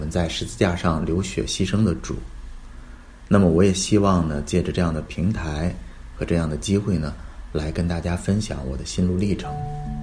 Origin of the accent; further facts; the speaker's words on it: Beijing, China; 我是来自北京的音乐人